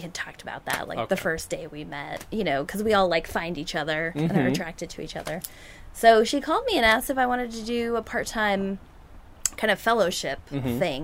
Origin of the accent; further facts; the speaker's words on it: California, United States; So I went to film school. I'm from Southern California, and I went to film school because I wanted to work in the movie biz and just, you know, live a dream life.